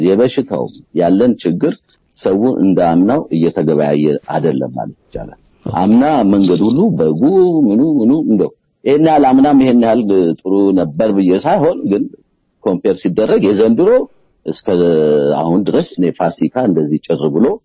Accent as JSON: {"language": "Amharic", "town": "Stockholm", "region": "Stockholm County", "country": "Sweden", "tie": "born or raised there", "said": "ያው ስቶክሆልም ስዊድን የኖርኩበት ያደኩበት ሀገር በመሆኑ ያው እዛ ያለው ብዙ ኢትዮጵያን የሚሰማው ስሜት የምጋራው ስለሆነ"}